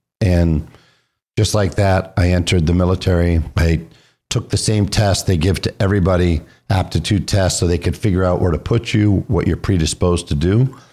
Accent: San Francisco, California, United States; But I grew up in San Francisco for the first 5 years of my life in the very Hispanic area called the Mission.

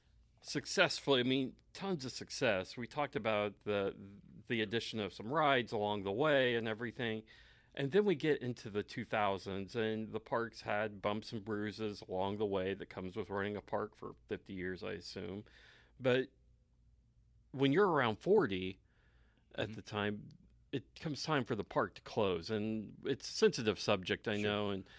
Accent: Claremore, Oklahoma, United States; our baseball team, I grew up in Claremore, and our baseball team

